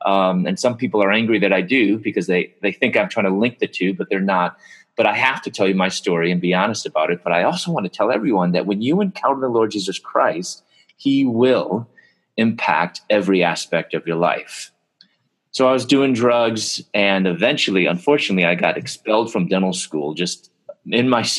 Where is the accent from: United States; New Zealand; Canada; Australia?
United States; Chicago, Illinois; also born or lived in Louisville, Kentucky; we're from Chicago. I was living in Louisville, Kentucky. I was in dental school, get my doctorate.